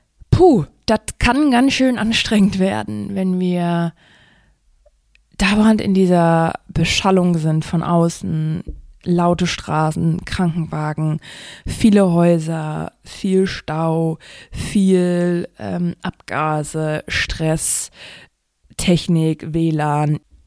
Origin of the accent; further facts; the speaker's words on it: Harz, Germany; Ich komme ja aus dem Harz, also eigentlich ziemlich in der Natur verbunden